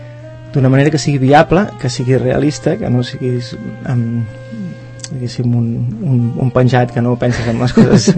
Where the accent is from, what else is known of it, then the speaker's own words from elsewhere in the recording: Catalonia, Spain; moved away as an adult; now in Barcelona, Spain; jo vaig estar aquí a Barcelona, jo soc del Penedès, però vaig venir... ja de gran